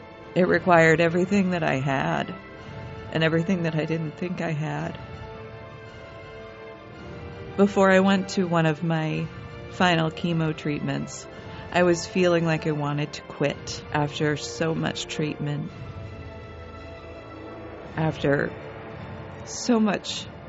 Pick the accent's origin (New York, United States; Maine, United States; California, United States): Maine, United States; Portland; I'm from Portland, Maine.